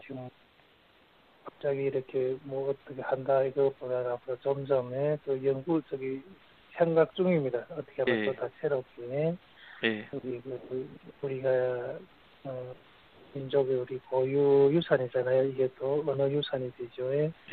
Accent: Tumen, Jilin, China; 두만강역에서 살았습니다. 두만강역에서 자라면서, 이전에 우리는 조선, 북조선 이런 영향 많이 받았어요.

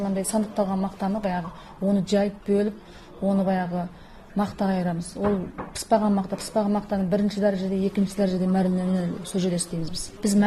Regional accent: Kengqoqy, Xinjiang, China; also born or lived in Urumqi; бұрынғы туған ауылым Кеңқоқы қалашығы. Одан артынан кейін той жасағаннан кейін осы сауының тауына тиға келдім.

